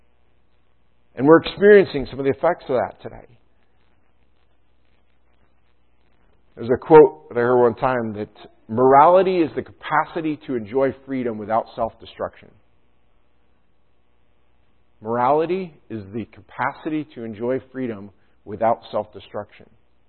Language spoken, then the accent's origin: English; Canada; now in United States; I'm from Canada. My parents are from Canada. We haven't been able to go back there without major hardships getting back there and back.